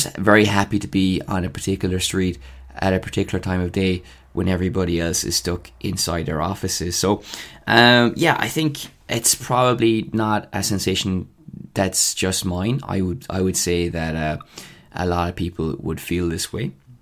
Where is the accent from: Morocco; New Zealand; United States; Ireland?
Ireland; which, if we were American, we could turn into something very romantic, that notion. But we're not. We're Irish and more cynical.